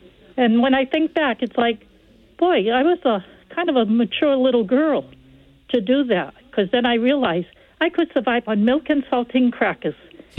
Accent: United States; As an American, if I have breakfast or lunch, I would be starving by 3 o'clock in the afternoon.

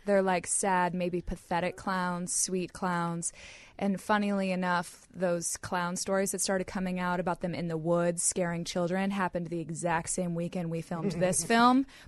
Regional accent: California, United States; I moved here 2 years ago from California. That's where I was born and raised.

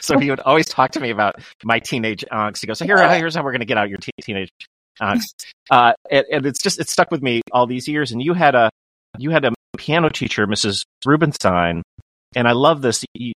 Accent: Kenilworth, Illinois, United States; I was Kenilworth, right by the train station.

